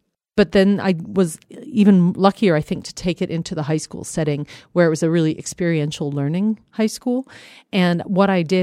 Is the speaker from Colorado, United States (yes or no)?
yes; Colorado, United States; I grew up in Colorado. I spent a lot of time in the mountains.